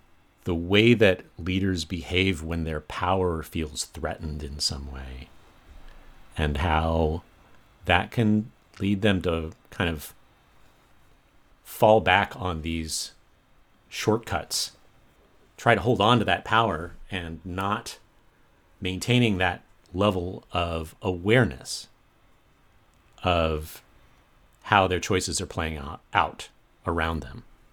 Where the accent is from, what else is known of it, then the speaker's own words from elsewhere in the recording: the South, United States; You know, I grew up in the South.